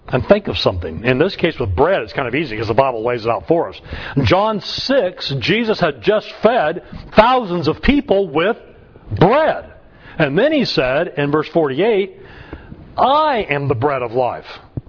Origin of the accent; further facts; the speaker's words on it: United States; I'm an American, but I've spent more time in Moscow than I have Washington, D.C.